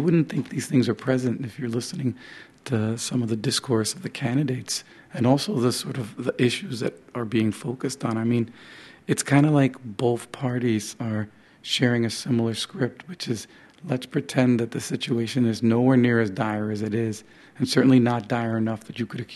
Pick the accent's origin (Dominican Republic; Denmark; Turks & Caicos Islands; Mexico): Dominican Republic; now in New Jersey, United States; I'm from the Dominican Republic. I'm an immigrant. Immigrated to that great exotic place, New Jersey.